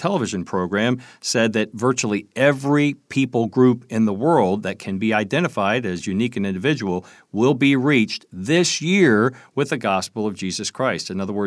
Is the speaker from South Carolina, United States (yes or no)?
no; Kentucky, United States; in Kentucky, my home state